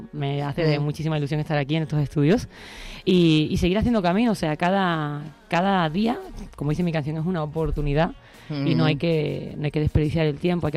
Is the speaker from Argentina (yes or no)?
no; Andalusia, Spain; also born or lived in Vic; yo nací en Cataluña, en Vic, y con 4 años me llevaron mis padres, que son andaluces, a Andalucía. Estuve hasta los 17, 18, pero siempre yendo a Barcelona como de vacaciones